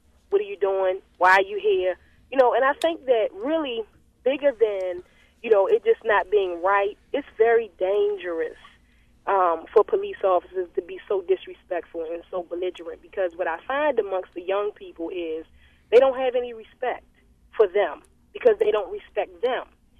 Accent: Baltimore, Maryland, United States; I myself also was born and raised in Baltimore City, in East Baltimore.

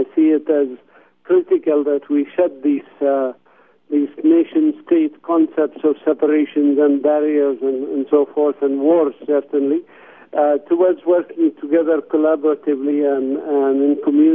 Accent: Bethlehem, West Bank, Palestine; also born or lived in United States; I was born here in the Bethlehem area, where I returned now after doing my master's, PhD, and other studies in the U.S.

